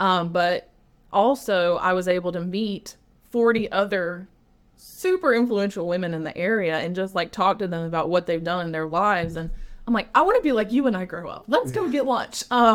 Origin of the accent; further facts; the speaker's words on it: North Carolina, United States; now in Brunswick County, United States; So I moved to Brunswick County 2 years ago. I'm originally from the Johnston County, right outside of Raleigh area in North Carolina.